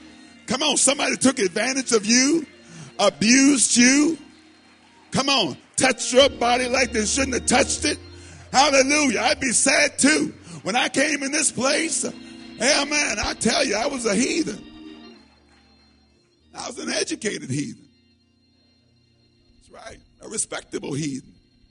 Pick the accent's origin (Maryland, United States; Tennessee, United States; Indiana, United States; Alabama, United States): Maryland, United States; also born or lived in Virginia / North Carolina; I was born in Virginia, raised in Maryland, went to college in North Carolina, and then went to graduate school here.